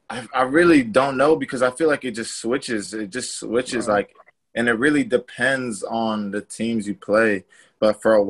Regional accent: Massachusetts, United States; Yeah, I'm from Massachusetts, so my favorite team was the Patriots.

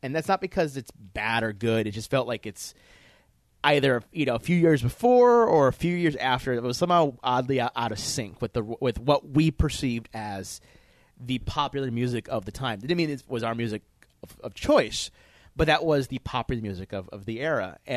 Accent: New York City, New York, United States; I come from Brooklyn.

